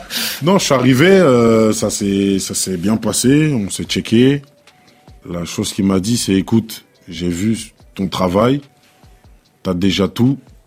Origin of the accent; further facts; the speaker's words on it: DR Congo; de un, je suis congolais.